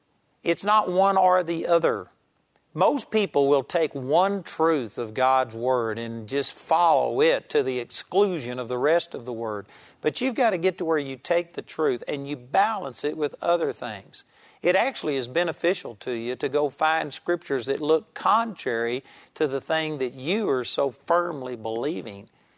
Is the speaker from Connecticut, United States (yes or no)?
no; Marlington, Texas, United States; For instance, I grew up in Marlington, Texas, and there was, you know, back in the beginning of the charismatic move